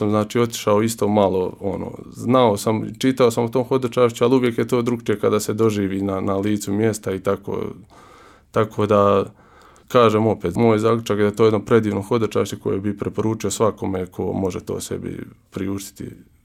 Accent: Međugorje, Federation of Bosnia and Herzegovina, Bosnia & Herzegovina; ja sam se u razgovor sa ovim hodočasnicima uvijek trudio kao reći da sam iz Međugorja

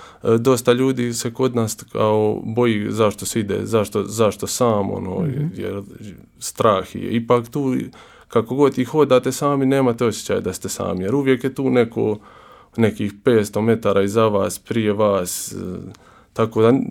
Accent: Međugorje, Federation of Bosnia and Herzegovina, Bosnia & Herzegovina; ja sam se u razgovor sa ovim hodočasnicima uvijek trudio kao reći da sam iz Međugorja

